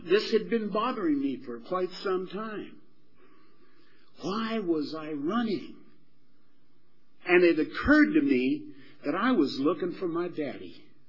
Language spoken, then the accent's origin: English; Texas, United States; I said, "Willie, I'm from Texas too, man."